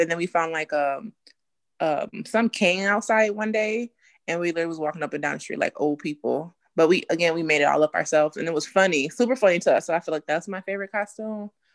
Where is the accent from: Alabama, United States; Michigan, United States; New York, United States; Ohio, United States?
Michigan, United States; Muskegon; now in Grand Rapids, United States; I am a resident of Grand Rapids, and I'm originally from Muskegon, but I've been in Grand Rapids for a good chunk of time now.